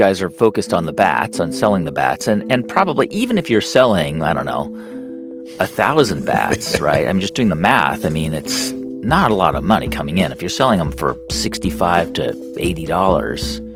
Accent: Los Angeles, California, United States; My team growing up in Los Angeles

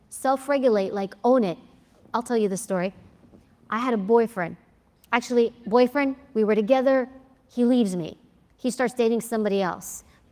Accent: New York, United States; I'm Greek, I'm from New York, forget it.

